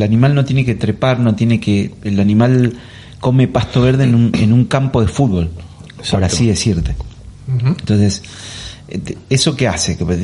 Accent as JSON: {"language": "Spanish", "region": "La Pampa", "country": "Argentina", "said": "que en Pampeana lo que hacemos es... como en Argentina se diría el jamón del medio."}